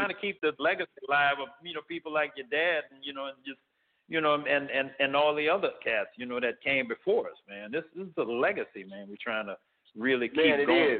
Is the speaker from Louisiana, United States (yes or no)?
yes; New Orleans, Louisiana, United States; I was born in New Orleans, Louisiana. I had a jazz and blues upbringing being in New Orleans because it was a strong upbringing.